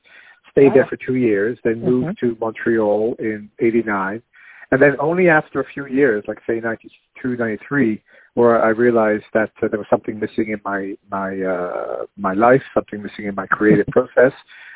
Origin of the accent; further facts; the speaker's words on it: London, United Kingdom; now in Canada; I was born in London, England, I was brought up on fish and chips and not cumin and curry.